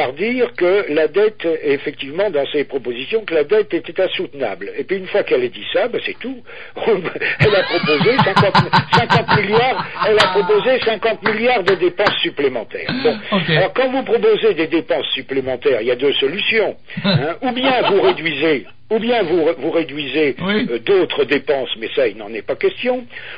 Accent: France; on ne peut pas le décréter tout seul en tant que Français.

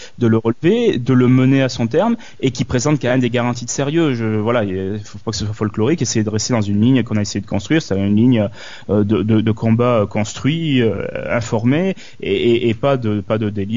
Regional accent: France; ce qui se passe chez nous en France

